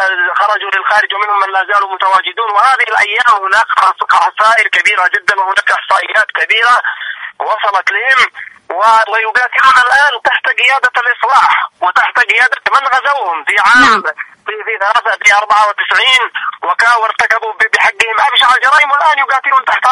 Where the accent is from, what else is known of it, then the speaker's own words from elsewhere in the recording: Yemen; وهذه مبادئنا كيمنيين أعزاء شرفاء ندافع عن حقنا وعرضنا وأرضنا